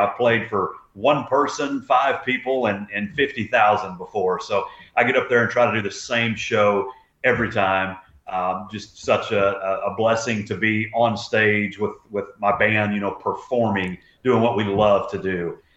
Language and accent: English; Austin, Texas, United States; also born or lived in Nashville; I'm based, born and raised in Austin, Texas, but I spend my time, I've lived in Nashville for years, and I'm back and forth every couple weeks usually.